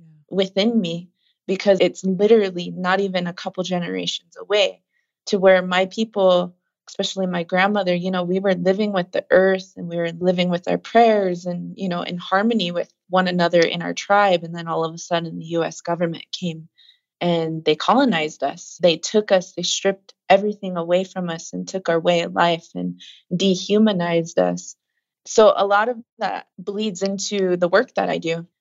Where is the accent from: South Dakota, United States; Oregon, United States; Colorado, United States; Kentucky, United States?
South Dakota, United States; Pine Ridge Indian Reservation; because I come from Pine Ridge Indian Reservation